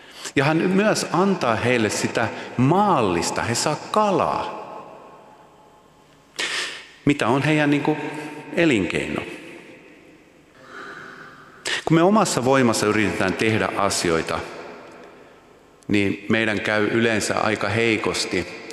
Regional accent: Åland, Finland; Mä oon Ahvenanmaalta kotoisin ja mun isä oli kalastaja.

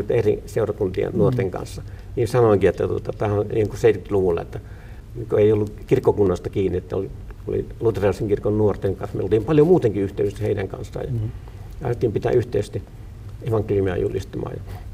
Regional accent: Pello, Lapland, Finland; also born or lived in Kemi; Lukiossa just tuli, muutettiin Pellosta pikkukylältä Kemin kaupunki, mikä on niin kuin kommunistikaupunki.

